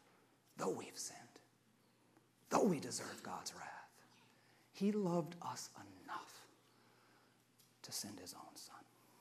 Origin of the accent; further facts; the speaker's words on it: California, United States; I'm from California.